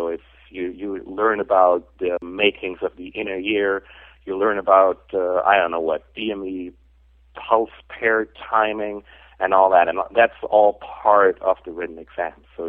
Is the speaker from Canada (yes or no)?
no; Germany; For example, my home country, Germany, had a bilateral agreement with the U.S.